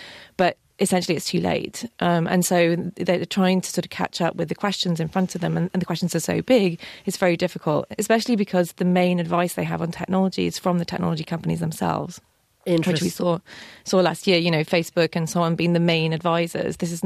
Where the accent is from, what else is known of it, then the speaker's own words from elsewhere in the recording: England, United Kingdom; I'm English, actually. You probably hear from my accent.